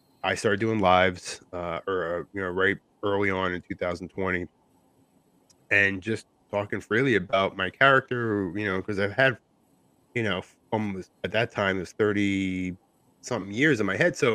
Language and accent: English; New Jersey, United States; Yeah, I mean you guys are in New York, I'm from Jersey, so we know how it is.